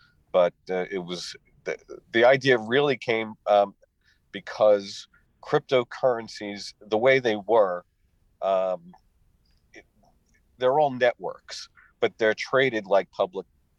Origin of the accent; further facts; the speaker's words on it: New York, United States; now in Los Angeles, United States; So I am a New Yorker that has switched sides of the country and moved to LA about 7 years ago.